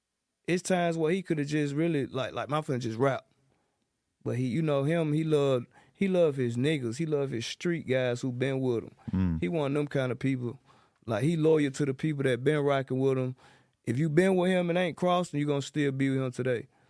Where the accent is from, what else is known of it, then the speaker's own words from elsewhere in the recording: Atlanta, Georgia, United States; Because me, I'm from John Burr South, Zone 3.